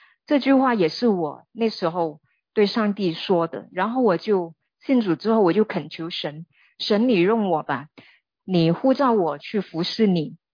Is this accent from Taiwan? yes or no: no; Hong Kong; 我们香港人哈啊，或者信徒也是，